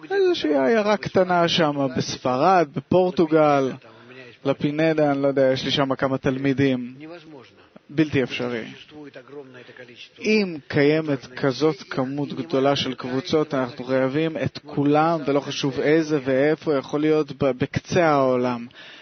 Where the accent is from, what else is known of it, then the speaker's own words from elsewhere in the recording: Kyiv, Ukraine; אני מקייב.